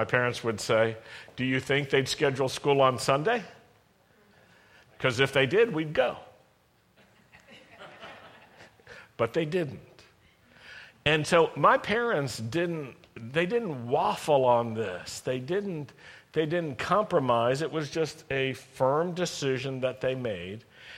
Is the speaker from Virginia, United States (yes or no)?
yes; Virginia, United States; Well, some of them maybe were Baptists, Southern Baptists, because I grew up in Virginia.